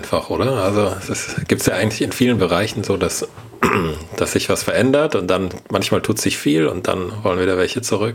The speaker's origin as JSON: {"language": "German", "region": "Baden-Württemberg", "country": "Germany", "tie": "born or raised there", "said": "In der Stadt, in der Kleinstadt bei Heidelberg, wo ich aufgewachsen bin"}